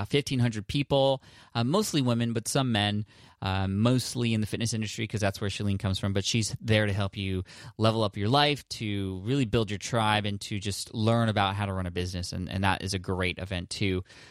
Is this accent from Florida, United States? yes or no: no; San Diego, California, United States; happy to say it's in my hometown in San Diego.